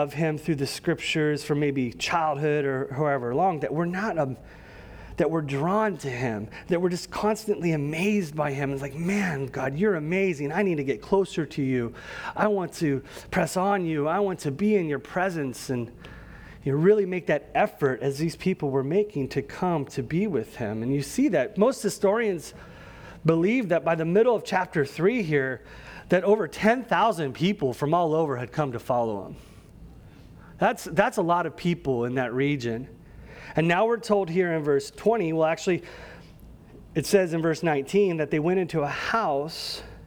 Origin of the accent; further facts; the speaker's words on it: California, United States; For me, growing up in California, it's Bakersfield.